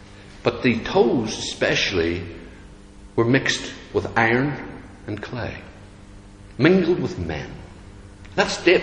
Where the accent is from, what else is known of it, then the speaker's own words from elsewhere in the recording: Northern Ireland, United Kingdom; In Northern Ireland here, we have a problem. It's called being Northern Irish, I suppose.